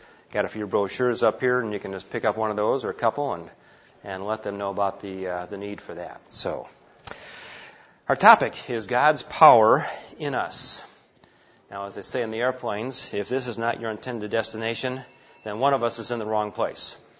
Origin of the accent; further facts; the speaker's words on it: Colorado Springs, Colorado, United States; from Colorado Springs